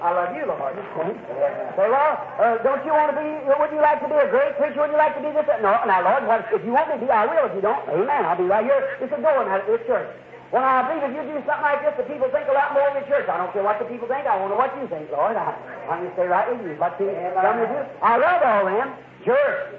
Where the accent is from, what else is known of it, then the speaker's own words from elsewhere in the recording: United States; Well, we've got people in this country that I'm an American. You know I am.